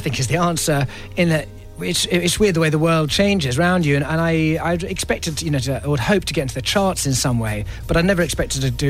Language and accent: English; United Kingdom; I'm ex-army, he's ex-army, we're British, we're male